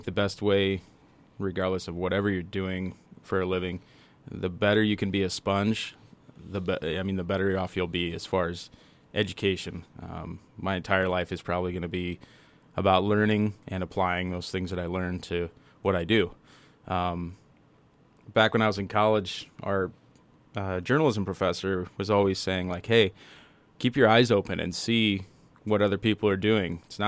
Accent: Colorado, United States; now in Billings, United States; And then my wife is from Billings up here, and I'm from Colorado. We went to school in Colorado.

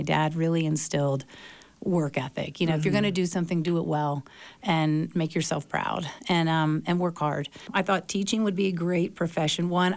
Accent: Tampa, Florida, United States; Well, I grew up in Tampa, Florida. I went to college in Tampa to study to be a teacher.

